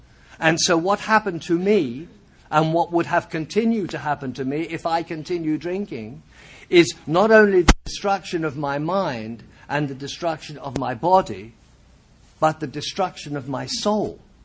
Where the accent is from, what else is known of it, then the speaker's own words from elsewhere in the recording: England, United Kingdom; now in Los Angeles, United States; As you might have heard, if you're listening, I'm not from San Diego. And I live in Los Angeles, but I'm from England, actually. And I was born during World War II.